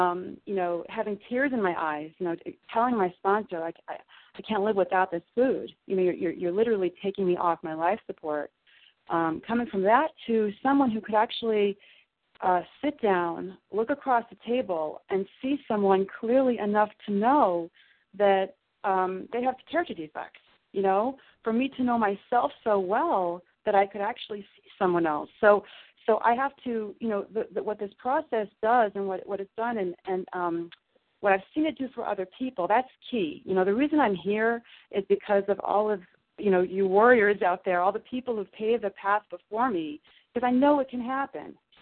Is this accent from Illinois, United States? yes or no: yes; Illinois, United States; I grew up in Southern Illinois, and we used to have tornado drills where we would go under our desks in fear